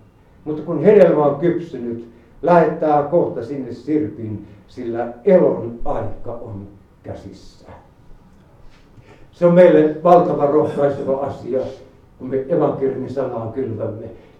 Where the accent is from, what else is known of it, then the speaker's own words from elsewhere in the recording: Ylistaro, South Ostrobothnia, Finland; born there; suuressa maatalossa Ylistaron Untamalan kylällä, mistä minä olen syntyisin